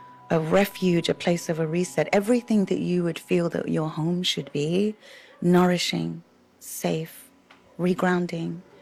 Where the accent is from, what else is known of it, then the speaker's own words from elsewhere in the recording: England, United Kingdom; When you grow up in England as an Indian heritage kid, even though you're in England, I had this beautiful mix of this Western upbringing, but this kind of rooted kind of remembering of my ancestors and that culture in the home.